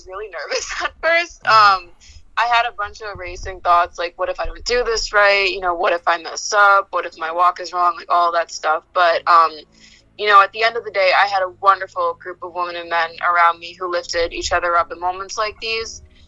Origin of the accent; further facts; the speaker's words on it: Medford, Massachusetts, United States; I'm from Medford, Massachusetts. It's a small town right outside of Boston.